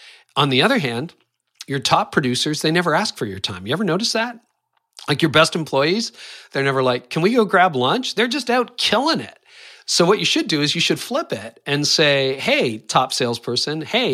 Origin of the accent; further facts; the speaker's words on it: Canada; I am Canadian.